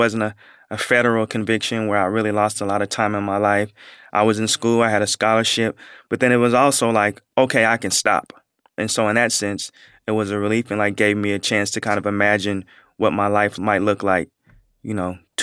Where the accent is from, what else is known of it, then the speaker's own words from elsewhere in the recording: Portland, Oregon, United States; when I tell people I'm from Portland, Oregon, they say, oh my God, like, I didn't even know Black people live there.